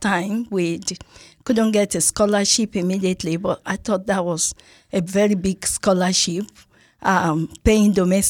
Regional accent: South West, Nigeria; now in New Zealand; I'm from Nigeria, the western part of Nigeria

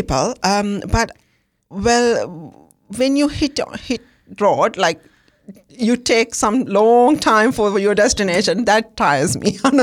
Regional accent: Sri Lanka; I'm from Sri Lanka.

